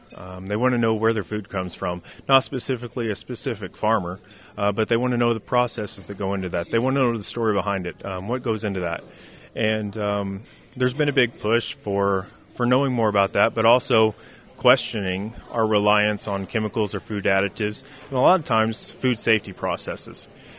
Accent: Arkansas, United States; also born or lived in Oklahoma / Texas; I grew up in Arkansas in the cattle business, and I'm proud to be a Oklahoma State alumni.

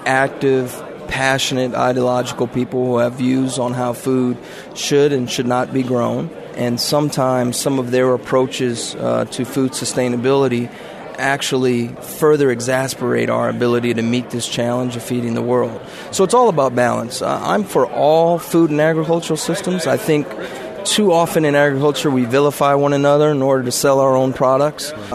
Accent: United States; I'm an American. I believe everyone has a right to express those views and to promote those views.

